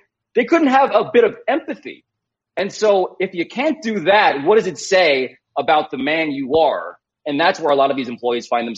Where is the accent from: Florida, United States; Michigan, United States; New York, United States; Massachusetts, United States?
New York, United States; New York City; I say this as a New Yorker, as a Knicks fan, ancestrally, the worst.